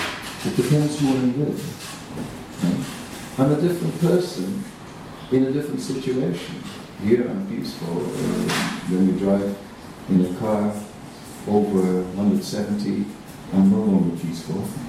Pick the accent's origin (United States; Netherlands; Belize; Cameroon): Netherlands; Amsterdam, North Holland; Because I'm Dutch, I'm from Amsterdam, the Kennedy City.